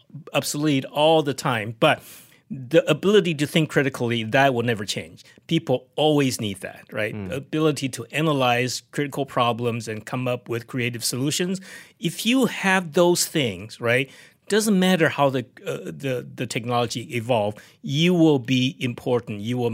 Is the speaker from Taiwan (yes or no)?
yes; Taiwan; I grew up in Taiwan